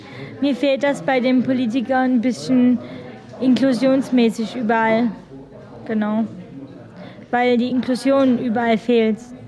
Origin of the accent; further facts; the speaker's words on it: Pirna, Saxony, Germany; ich komme aus Pirna